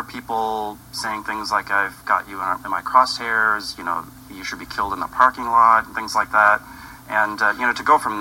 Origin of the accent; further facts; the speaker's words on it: United States; born there; I was born in the United States.